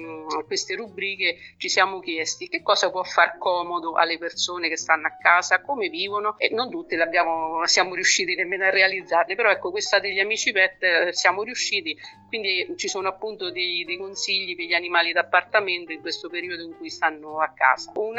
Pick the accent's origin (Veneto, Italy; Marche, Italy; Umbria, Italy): Umbria, Italy; Calvi dell'Umbria; born there; ho tanti libri di Calvi dell'Umbria, che è il mio paese natale